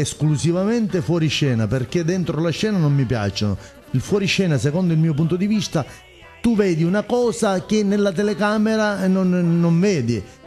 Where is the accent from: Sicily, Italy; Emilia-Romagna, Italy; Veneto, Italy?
Sicily, Italy; da buon cavaliere, da buon siciliano mi sono tolto la giacca.